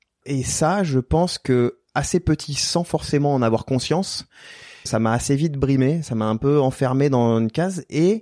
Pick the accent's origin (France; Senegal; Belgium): France; Tarbes, Occitanie; born there; Je suis né à Tarbes, ouais, qui est au pied des Pyrénées, devant la chaîne des Pyrénées, au pied du Pic du Midi.